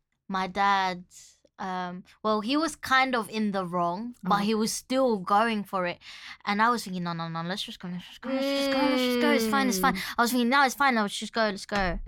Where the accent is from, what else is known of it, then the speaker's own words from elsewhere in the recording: Philippines; but yes, but because we're Filipino, we can tell whether our Filipinos have toxic traits.